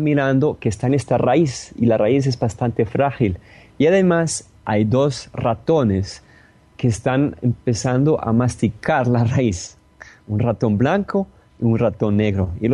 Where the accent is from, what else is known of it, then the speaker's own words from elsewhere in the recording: Germany; Spanish is a second language; now in Medellín, Colombia; Soy originalmente de Alemania. Vivo acá en Colombia hace 11 años